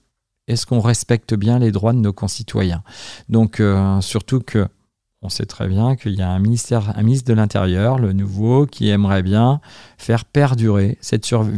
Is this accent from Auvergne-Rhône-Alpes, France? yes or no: no; Chenu, Pays de la Loire, France; puisque je suis originaire de Chenu